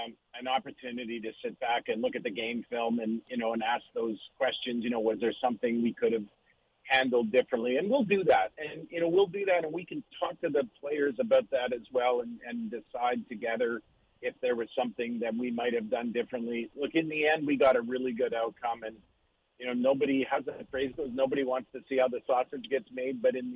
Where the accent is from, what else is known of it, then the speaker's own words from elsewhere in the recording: Winnipeg, Manitoba, Canada; I grew up in Winnipeg